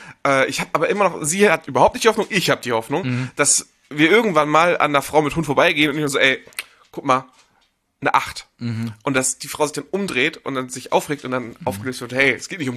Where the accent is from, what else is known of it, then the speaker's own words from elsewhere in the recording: Cologne, North Rhine-Westphalia, Germany; Ich bin Kölner, 38 Jahre alt